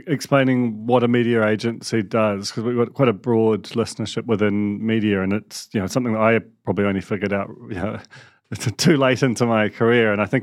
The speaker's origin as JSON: {"language": "English", "country": "New Zealand", "said": "I am unfortunately a New Zealander."}